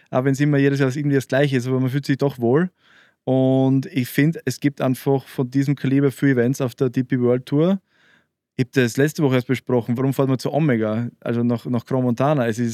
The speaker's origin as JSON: {"language": "German", "country": "Austria", "said": "vor allem als Österreicher"}